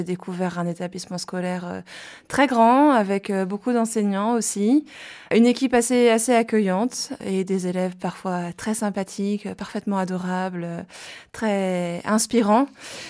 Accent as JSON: {"language": "French", "region": "Île-de-France", "country": "France", "tie": "born or raised there", "lives_now": "Dreux, France", "said": "Alors moi j'ai fait mes études à Tours et je suis originaire à la base de la région parisienne. Et comment je suis arrivée à Dreux en Eure-et-Loire ?"}